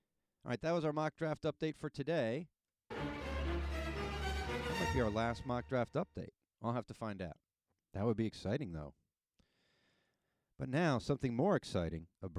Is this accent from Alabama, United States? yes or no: no; New York City, New York, United States; I just want to say, as a New Yorker, the New York team has five of the first, like, 13 picks or 15 picks.